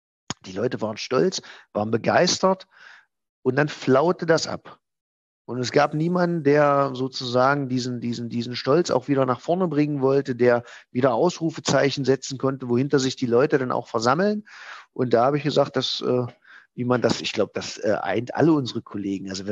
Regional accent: Halberstadt, Saxony-Anhalt, Germany; born or raised there

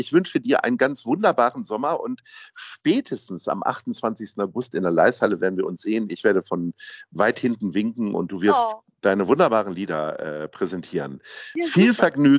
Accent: Hanover, Lower Saxony, Germany; Ich als Hannoveraner habe ja immer ein bisschen Schwierigkeit mit dieser Stadt.

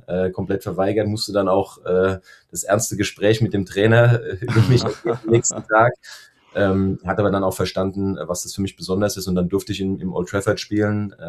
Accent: Hesse, Germany; ich bin Hesse, wir sind zurückgekehrt in unsere Heimat.

